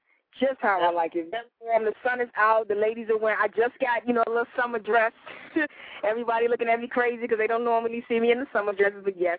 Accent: Miami, Florida, United States; also born or lived in Bronx; I mean, I was in Miami, like, since I was 9, so it's really nothing. I mean, first coming down, it was different, you know what I mean, coming from the Bronx.

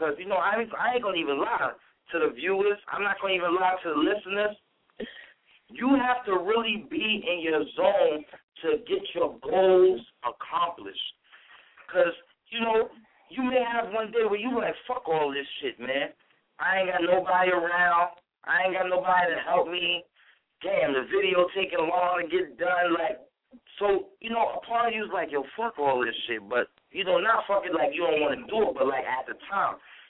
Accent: New York City, New York, United States; because, see, I'm from Harlem and everything, but I write from a different perspective, you know.

